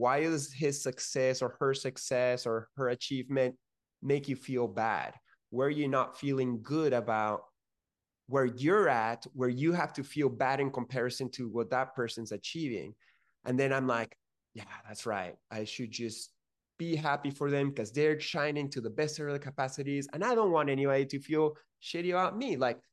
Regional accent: Peru; growing up in Peru, yes, Latino culture is very macho.

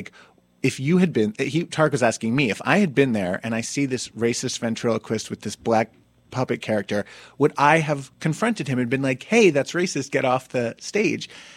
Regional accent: Summit, New Jersey, United States; And the town I come from, Summit, New Jersey, lost about 40 people on 9/11.

